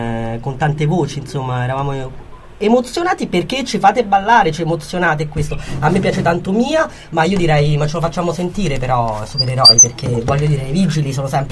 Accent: Genoa, Liguria, Italy; questa è la promessa da genovese

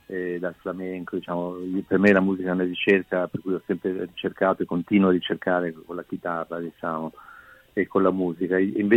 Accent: Genoa, Liguria, Italy; Io poi siccome sono genovese

